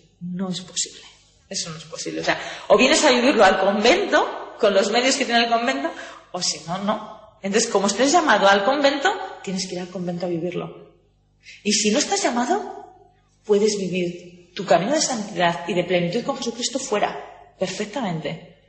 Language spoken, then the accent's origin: Spanish; Dominican Republic; Soy dominicano, que va.